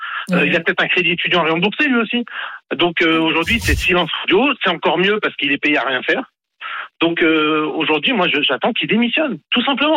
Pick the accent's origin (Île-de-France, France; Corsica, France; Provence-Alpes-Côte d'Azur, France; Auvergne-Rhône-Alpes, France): Provence-Alpes-Côte d'Azur, France; Marseille; surtout en tant que Marseillaise